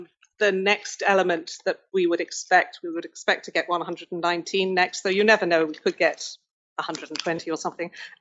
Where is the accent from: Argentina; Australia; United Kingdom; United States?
United Kingdom; I grew up in Britain and we specialized very early.